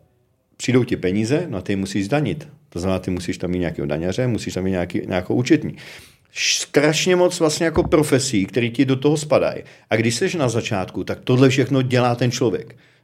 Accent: Prague, Czechia; Jsme z Prahy, tak víme, jo, že každý, kdo bydlí anebo vyrůstal v té své části, tak ta je nejlepší.

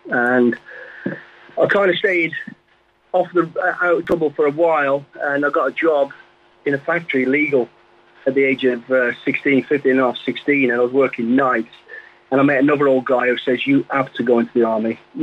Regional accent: Walsall, West Midlands, United Kingdom; I'm actually from Walsall, just outside of Birmingham.

